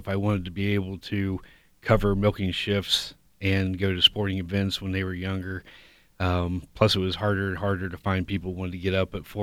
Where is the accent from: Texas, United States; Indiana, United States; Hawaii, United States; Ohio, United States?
Ohio, United States; We're from Fairfield County. I am in partnership with my dad, Charles, and my son just graduated high school, and he'll be coming back to the dairy farm also.